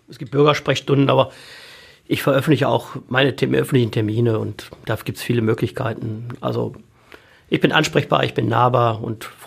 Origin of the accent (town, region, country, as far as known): Essen, North Rhine-Westphalia, Germany; born or raised there